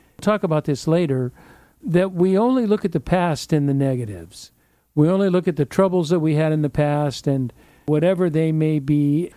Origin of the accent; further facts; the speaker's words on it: Pico Rivera, California, United States; I took a trip to my hometown, to Pico Rivera, and visited my elementary, junior high school, my hangout. We used to cruise Whittier Boulevard.